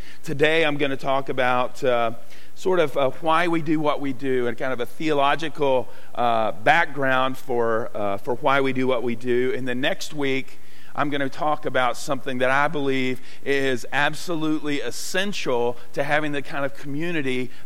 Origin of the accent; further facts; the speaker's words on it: Chattanooga, Tennessee, United States; I grew up in Chattanooga, Tennessee, kind of on the east side of town on a street called Acuff Street.